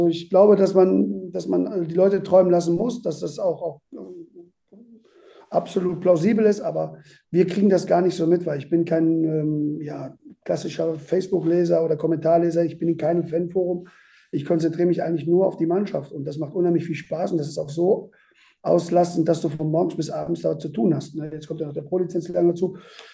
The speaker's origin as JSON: {"language": "German", "region": "West Germany", "country": "Germany", "tie": "born or raised there", "said": "Also ich bin ja groß geworden hier im Westen und hatte immer den höchsten Respekt davor."}